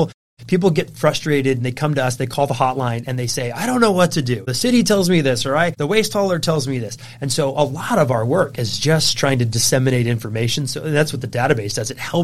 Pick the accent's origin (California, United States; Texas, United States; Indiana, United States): California, United States; San Diego; because I've always loved the outdoors, obviously growing up in San Diego, you're outdoors almost all year round